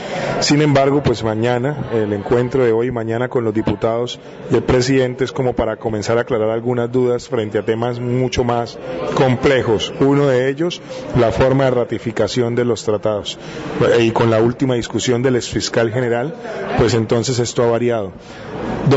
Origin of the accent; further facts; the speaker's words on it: Colombia; la forma en como los colombianos vamos a poder definir la paz a corto y a mediano plazo